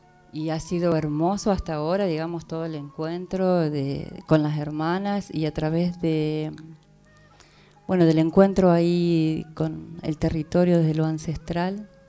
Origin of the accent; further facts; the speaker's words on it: Córdoba, Argentina; Estamos acá con un hermano de la comunidad Hijos del Sol Comechingón, que somos de Córdoba.